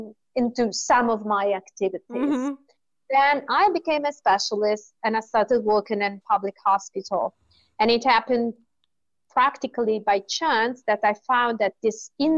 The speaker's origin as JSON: {"language": "English", "country": "Italy", "said": "So in some countries, there is this trend, like in Italy. I'm from Italy, and this is a trend."}